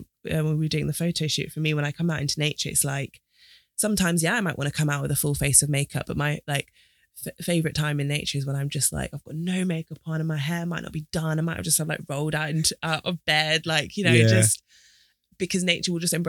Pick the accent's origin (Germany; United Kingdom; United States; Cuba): United Kingdom; Doncaster, Yorkshire and the Humber; born there; I was born in Doncaster in South Yorkshire.